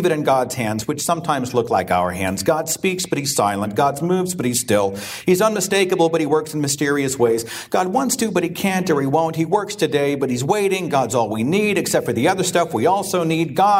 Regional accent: Bible Belt, United States; I'm from the Bible Belt. Guns are ubiquitous in the Bible Belt.

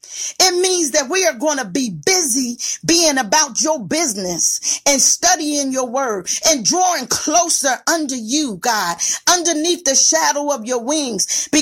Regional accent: Philadelphia, Pennsylvania, United States; Father, I'm from Philadelphia, the city of brotherly love.

